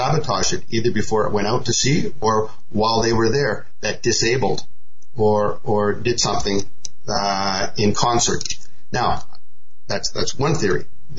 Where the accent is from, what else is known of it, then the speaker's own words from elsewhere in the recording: Canada; So I'm a Canadian, I live in Asia, I'm purely looking outside